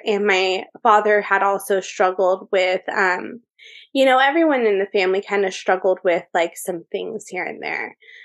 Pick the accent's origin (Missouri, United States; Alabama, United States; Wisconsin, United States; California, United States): California, United States; I am from Orange County, California. My parents had a house. Well, like they first got a house together in Orange Park Acres.